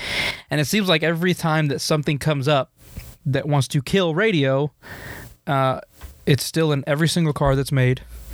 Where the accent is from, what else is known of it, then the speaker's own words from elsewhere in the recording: Nashville, Tennessee, United States; Well, I mentioned I was from Nashville, so... Being from there and just being surrounded by country music